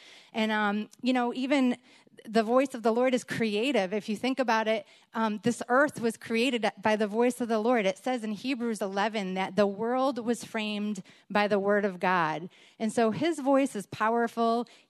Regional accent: Rochester, New York, United States; as Melissa said, we're from Rochester, New York. We moved here in 2019.

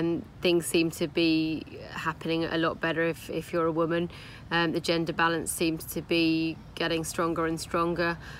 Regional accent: Brighton, South East England, United Kingdom; Growing up in Brighton, on the inside of the racetrack, there's actually a main road, so you normally do whatever you can to catch a loose horse.

